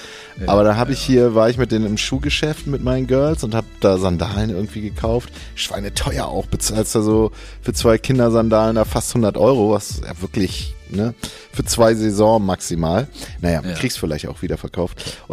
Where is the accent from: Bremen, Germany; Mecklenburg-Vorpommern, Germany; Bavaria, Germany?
Bremen, Germany; Ich bin wirklich ganz krass im Vorort von Bremen aufgewachsen, behütet, hab Gymnasium besucht